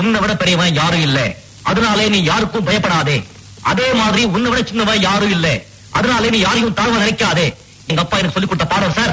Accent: Ayyampettai, Tamil Nadu, India; என் சொந்த ஊர் ஐயம்பேட்டை

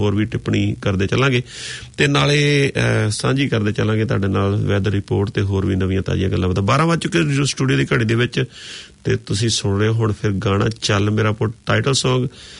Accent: Punjab, India; now in New Zealand; ਅਸੀਂ ਇੰਡੀਆ ਜੰਮੇ ਪਲੇ ਅਤੇ ਇੱਥੇ ਆ ਕੇ ਹੁਣ ਇਸ ਕੋਲ ਮੁਲਕ ਨੂੰ ਆਪਣਾ ਮੁਲਕ ਬਣਾਇਆ ਤੇ ਹੁਣ ਅਸੀਂ ਨਿਊਜ਼ੀਲੈਂਡਰ ਹੋ ਗਏ ਜੀ, ਪਰ ਜਦੋਂ ਆਪਣੇ ਪਿੰਡ ਦੀ ਗੱਲ, ਆਪਣੇ ਸ਼ਹਿਰ ਦੀ ਗੱਲ, ਆਪਣੇ ਪੰਜਾਬ ਦੀ ਗੱਲ ਕਰੀਏ ਤੇ ਅਸੀਂ ਉਹਦੇ ਨਾਲ ਹਜੇ ਟੁੱਟੇ ਨਹੀਂ

